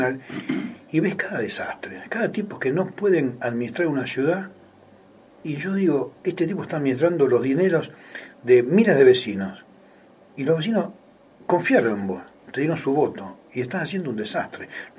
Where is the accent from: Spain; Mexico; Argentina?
Argentina; Ahora, ¿qué somos, tontos los argentinos?